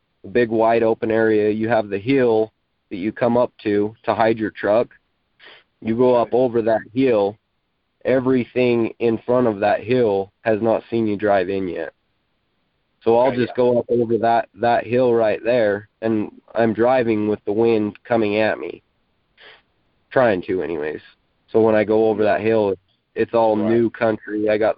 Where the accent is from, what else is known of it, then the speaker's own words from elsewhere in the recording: Malad, Idaho, United States; Well, I'm from Malad, Idaho. It's just over the border from Utah by Salt Lake.